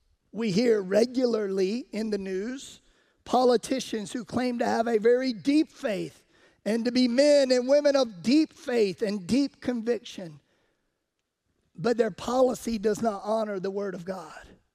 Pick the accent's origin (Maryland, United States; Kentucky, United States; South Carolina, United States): South Carolina, United States; Sumter; Now, y'all, I'm from Sumter, South Carolina. I've seen a lot of fights in my day.